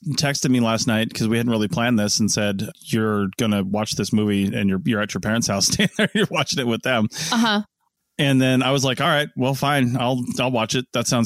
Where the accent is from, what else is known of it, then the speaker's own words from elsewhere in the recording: Monroe, Washington, United States; born there; we're both essentially in our birthplaces. Like, I was born here in Monroe, and you were born in Charlotte.